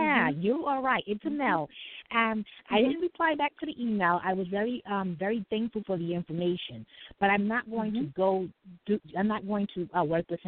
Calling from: The Bronx, New York, United States; I'm calling from the Bronx, New York.

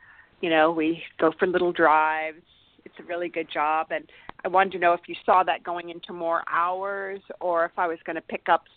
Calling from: Arroyo Grande, California, United States; Well, right now I'm in Arroyo Grande.

